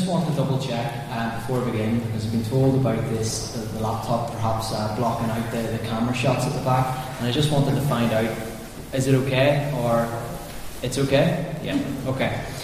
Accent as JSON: {"language": "English", "town": "Belfast", "region": "Northern Ireland", "country": "United Kingdom", "tie": "born or raised there", "said": "I was born and raised in East Belfast, and I'm from a family with a Protestant background."}